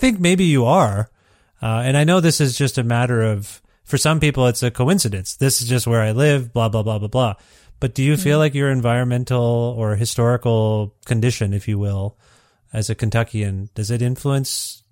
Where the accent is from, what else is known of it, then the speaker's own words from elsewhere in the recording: Ontario, Canada; I'm from Ontario and was pretty, pretty well ensconced in a town called Guelph, Ontario, which is like a college town.